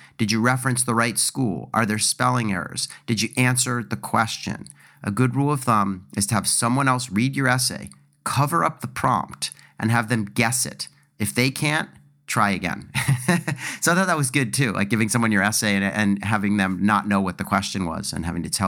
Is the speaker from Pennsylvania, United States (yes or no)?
yes; Philadelphia, Pennsylvania, United States; but I'm going to say Broad because that's, I'm from Philly and that's how we spell that street.